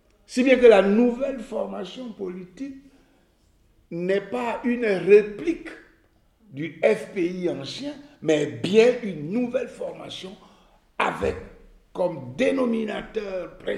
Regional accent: Côte d’Ivoire; moved away as an adult; Je suis arrivé en Côte d'Ivoire fin septembre parce que et ça faisait presque 11 ans que je n'avais pas vu, que je n'étais pas retourné dans mon pays. J'étais en exil

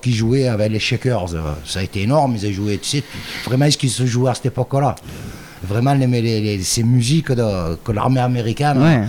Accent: Marseille, Provence-Alpes-Côte d'Azur, France; moi déjà, je suis Marseillais, 8e génération du panier.

